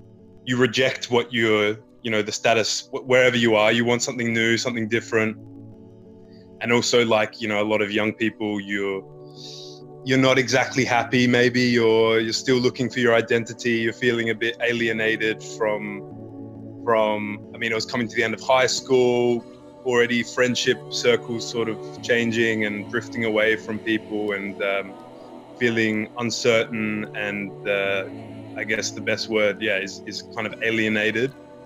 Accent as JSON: {"language": "English", "town": "Adelaide", "region": "South Australia", "country": "Australia", "tie": "born or raised there", "said": "growing up in Adelaide, there was there's definitely a feeling of being trapped"}